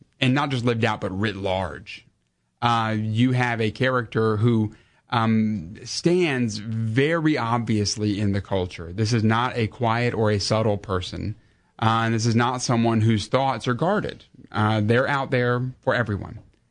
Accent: United States; I'm so thankful by God's grace I'm an American.

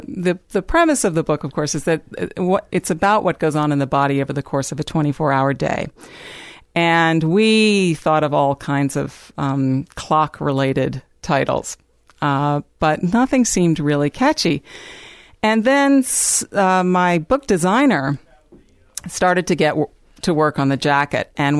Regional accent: Washington, District of Columbia, United States; now in Charlottesville, United States; Yes, I grew up in D.C.

